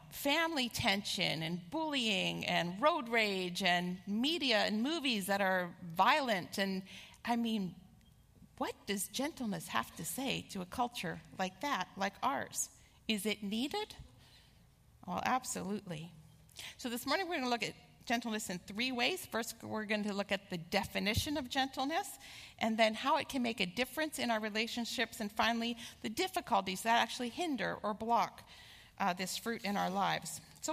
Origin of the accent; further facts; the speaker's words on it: Pennsylvania, United States; I'm from Pennsylvania, in case you're new.